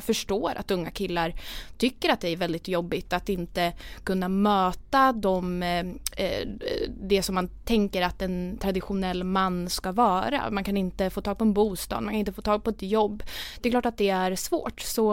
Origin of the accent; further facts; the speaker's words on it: Madrid, Community of Madrid, Spain; moved away as an adult; now in Sweden; Men jag är född och uppvuxen i Madrid, spanjorska. Flyttade till Sverige för att plugga och då flyttade jag till Lund